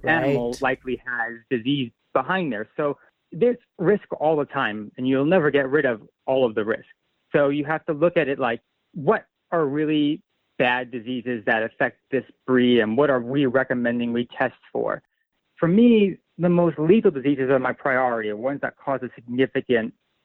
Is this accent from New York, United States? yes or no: yes; New York City, New York, United States; I grew up and currently in New York City. I live in Staten Island.